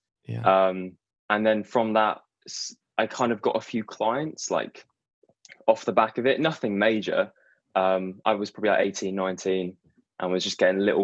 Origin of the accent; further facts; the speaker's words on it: England, United Kingdom; I, as you might be able to tell, I'm from England in the United Kingdom